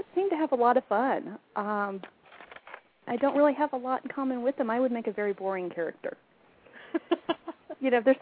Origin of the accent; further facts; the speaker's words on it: Georgia, United States; Again, I'm from Georgia. This is not something you see in the Southeast.